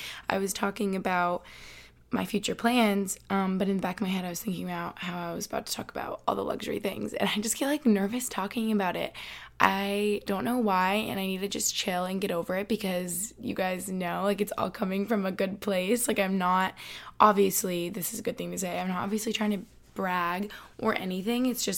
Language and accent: English; Albany, New York, United States; he's from Cape Cod, I'm from Albany.